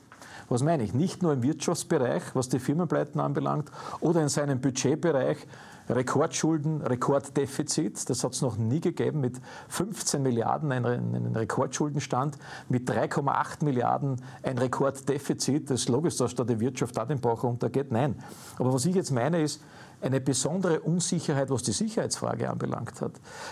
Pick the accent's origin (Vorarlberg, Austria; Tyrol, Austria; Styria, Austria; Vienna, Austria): Vienna, Austria; Aber ich muss Ihr Eingangsstatement korrigieren, ich komme aus Favoriten, ich lebe in Favoriten.